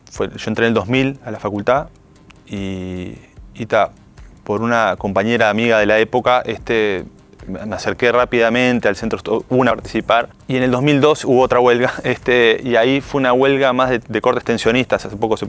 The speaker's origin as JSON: {"language": "Spanish", "region": "Montevideo", "country": "Uruguay", "tie": "born or raised there", "said": "vengo de un contexto urbano, o sea, me crié en La Blanqueada, después me fui a Lezica a vivir"}